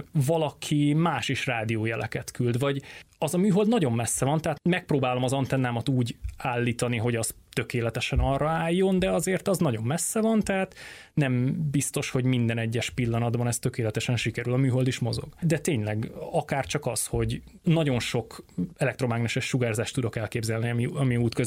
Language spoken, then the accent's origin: Hungarian; Debrecen, Hajdú-Bihar, Hungary; Tehát én Debrecenből származom, azon belül is egy Pallag nevű település részről. Debrecenen lényegében kívül van, akár ilyen 5 kilométerre azt hiszem